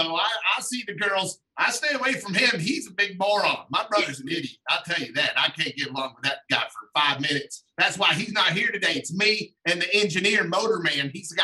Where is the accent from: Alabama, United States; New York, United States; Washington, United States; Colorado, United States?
Alabama, United States; We are from Alabama. I'm from Alabama. I don't know if you could tell. But he stayed in California. I stayed in Alabama so I could race motocross.